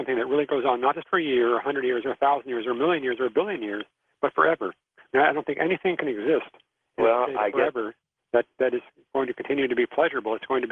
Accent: Indianapolis, Indiana, United States; I'm from Indianapolis. I grew up in Indianapolis, and they have a big race every year called the Indy 500.

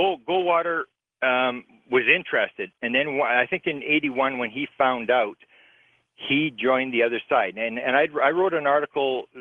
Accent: Canada; I'm a Canadian.

